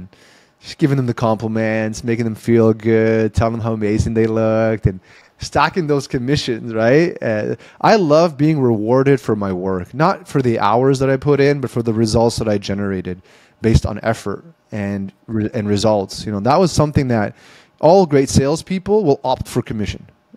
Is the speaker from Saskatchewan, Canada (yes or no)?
no; Ottawa, Ontario, Canada; So I came back to Ottawa, which was my hometown.